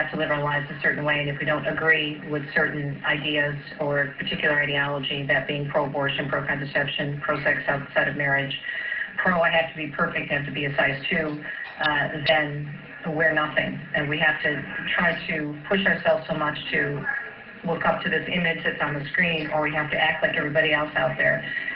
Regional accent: Jersey City, New Jersey, United States; born there; Well, my roots are here on the East Coast. I was born in Jersey City, so I have many family on the East Coast

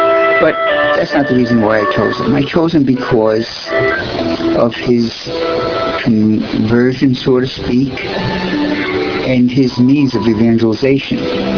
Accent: Brooklyn, New York, United States; accent: Brooklyn; because I'm from Brooklyn and I have a Brooklyn accent.

